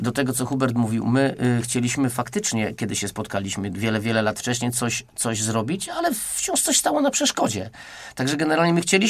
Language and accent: Polish; Kościan, Greater Poland Voivodeship, Poland; Oni w ogóle u nas w Kościanie, tam i w okolicach byli bardzo znani